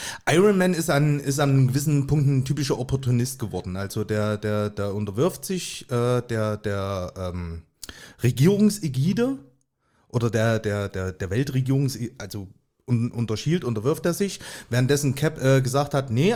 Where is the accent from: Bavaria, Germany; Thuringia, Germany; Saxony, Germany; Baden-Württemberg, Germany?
Thuringia, Germany; born there; Ich bin gebürtiger Thüringer. Ja, also das hat nichts mit Sachsen zu tun.